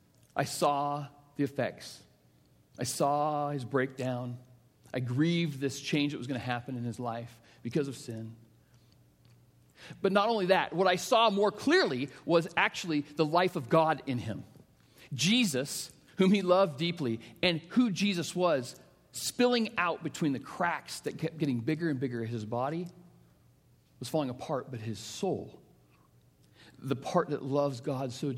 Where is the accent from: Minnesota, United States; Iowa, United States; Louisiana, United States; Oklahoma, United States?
Iowa, United States; Yesterday, I was able to go to drive up to northern Iowa. I grew up in Iowa.